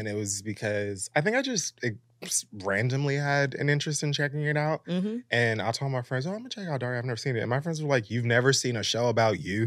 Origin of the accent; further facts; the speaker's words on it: United States; I'm a Jamaican American youngster, and Jamaicans are very that.